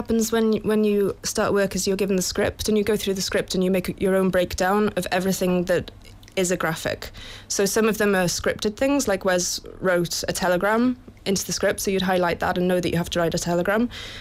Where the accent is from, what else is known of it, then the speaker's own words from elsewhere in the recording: Wales, United Kingdom; now in Dublin, Ireland; I'm from Wales, but my mum is from Galway and I live in Dublin.